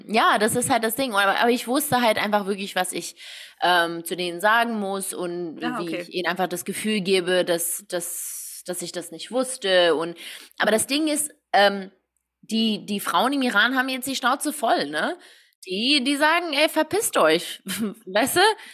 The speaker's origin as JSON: {"language": "German", "country": "Germany", "tie": "born or raised there", "said": "ich bin halt in Deutschland aufgewachsen. Wir wussten, dass wir nicht mehr in den Iran zurück können."}